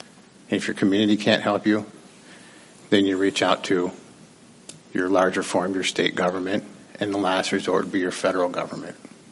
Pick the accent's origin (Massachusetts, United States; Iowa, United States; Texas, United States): Iowa, United States; Carroll; I come from Western Iowa. I come from Carroll.